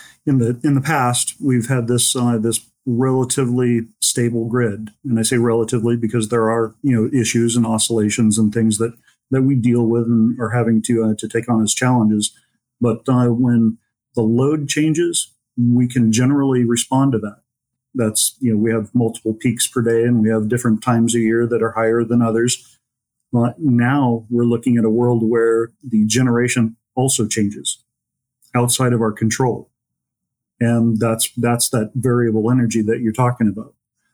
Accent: Homer, Alaska, United States; also born or lived in Glennallen; I grew up here. We came to Nenana outside of Fairbanks back when I was a little kid, and I grew up in Homer and Glen Allen, so graduated high school at Glen Allen

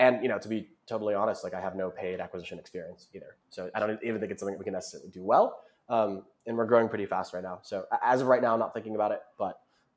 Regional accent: New York, United States; I was born and raised in New York

